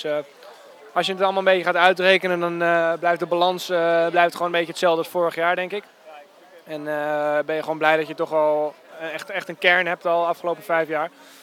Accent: Amsterdam, North Holland, Netherlands; Ik ben 23 jaar … Ik kom uit Amsterdam, speel bij Amsterdam.

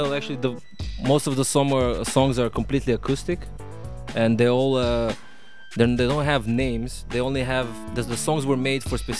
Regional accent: North Macedonia; moved away as an adult; now in Amsterdam, Netherlands; Yes, I'm from

